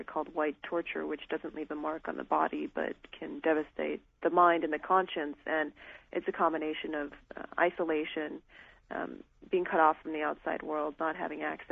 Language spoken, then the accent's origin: English; United States; I'd never been to my father's native land of Iran, and I was born and raised in America.